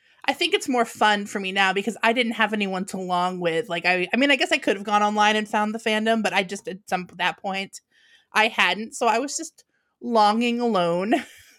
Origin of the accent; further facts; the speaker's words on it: New England, United States; I'm from New England. People talk kind of fast there.